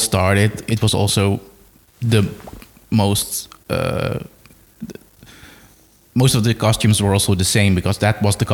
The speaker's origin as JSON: {"language": "English", "town": "Noordwijk", "region": "South Holland", "country": "Netherlands", "said": "I'm not really from Nordreckerhout. I'm from Noordwijk. And Noordwijk is not really into carnival."}